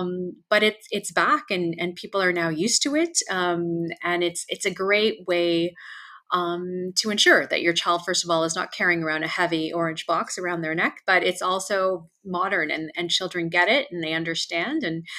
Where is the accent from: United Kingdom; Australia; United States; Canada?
Canada; Montreal, Quebec; I remember the very cold weather because I grew up in Montreal and often had to wear a snowsuit under my costume